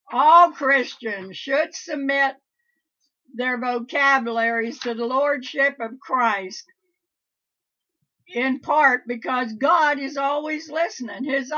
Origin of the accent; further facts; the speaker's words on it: Pennsylvania, United States; growing up in Pennsylvania, if my mother or my dad said, thou shalt not do that, buddy, you shalt not.